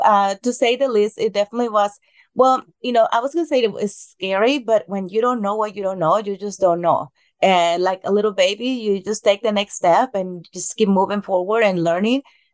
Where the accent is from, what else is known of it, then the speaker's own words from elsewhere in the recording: Mexico; English is a second language; I'm from Mexico originally